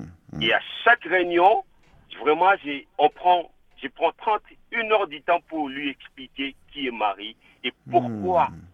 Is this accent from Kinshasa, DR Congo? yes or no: yes; Kinshasa, DR Congo; Moi qui étais Légion de Marie, parce que je suis originaire de Kinshasa